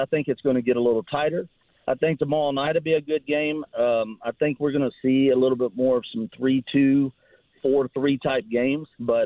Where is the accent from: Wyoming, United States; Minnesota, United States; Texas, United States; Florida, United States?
Texas, United States; Houston; What's tough, Russell, is that I grew up an Astros fan. I'm from Houston.